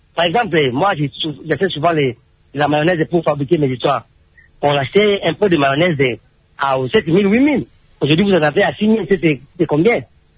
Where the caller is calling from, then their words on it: Mbandaka, Équateur, DR Congo; Moi, j'aimerais faire des petites observations ici chez nous en Mbandaka.